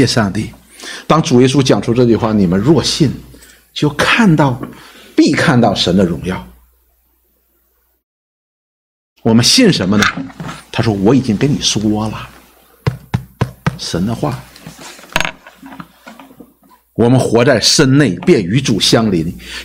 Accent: China; 我们中国人叫五千年的文明

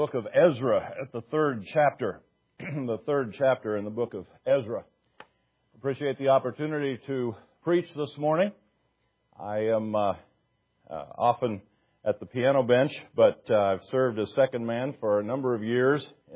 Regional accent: Ottawa, Kansas, United States; born there; I was born in Ottawa, Kansas.

